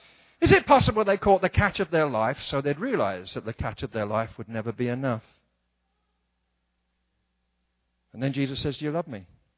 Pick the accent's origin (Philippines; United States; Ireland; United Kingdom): United Kingdom; England; See, in England, what we do is mumble. Now, people think it's classy. We just mumble.